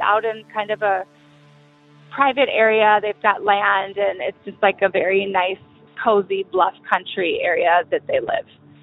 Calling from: Chicago, Illinois, United States; I'm calling from Chicago.

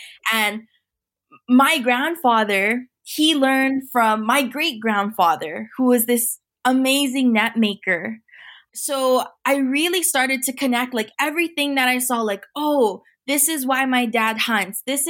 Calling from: Hawaii, United States; My pronouns are she, her, and hers, and I'm tuning in from the Big Island of Hawaii.

